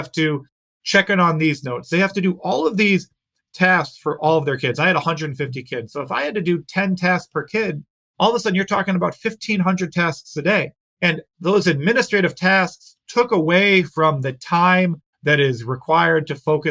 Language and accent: English; Chicago, Illinois, United States; I was always the Chicago Bears. I'm from the Chicago area.